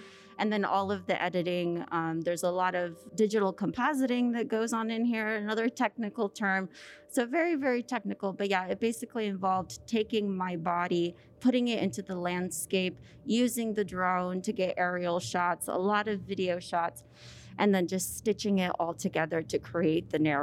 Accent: Iowa, United States; also born or lived in Mexico; So I am from Mexico, and I migrated to the States in the 90s. And growing up in the Midwest was a really interesting experience, living in rural Iowa from a very small town. And so for me, I decided to move down to Arizona

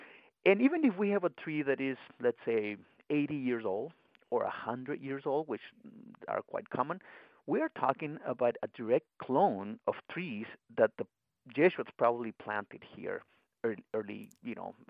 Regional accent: Magdalena, Sonora, Mexico; I am from Magdalena, Sonora, in Mexico, I grew up in these orchards. I grew up in a rural agricultural kind of environment.

